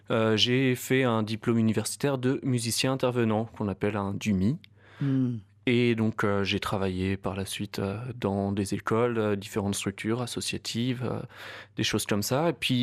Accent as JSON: {"language": "French", "town": "Lyon", "region": "Auvergne-Rhône-Alpes", "country": "France", "tie": "born or raised there", "said": "Effectivement, j'arrive tout juste en Haute-Loire. Moi, je suis né, j'ai grandi à Lyon."}